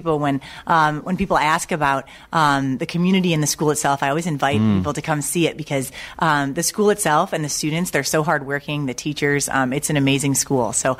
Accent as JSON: {"language": "English", "town": "Toledo", "region": "Ohio", "country": "United States", "said": "I'm from Toledo, Ohio"}